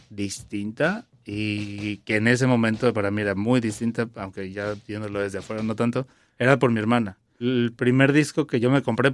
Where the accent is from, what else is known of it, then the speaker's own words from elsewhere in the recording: Puebla, Mexico; now in Mexico City, Mexico; porque yo nací en la ciudad, pero crecí en Puebla. Okay. Y luego regreso a los 12 años, 13, para la secundaria.